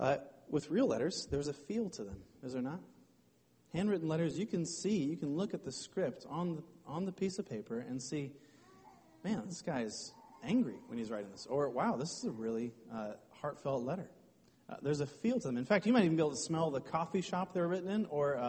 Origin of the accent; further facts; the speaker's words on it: Bellingham, Washington, United States; I come from Bellingham